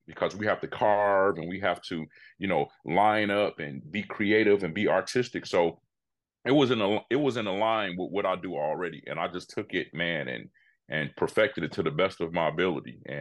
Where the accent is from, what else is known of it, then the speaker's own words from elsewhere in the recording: Chicago, Illinois, United States; Born and raised Chicago, Illinois. But I have traveled all over the world now, but no place like Chicago when it's summertime.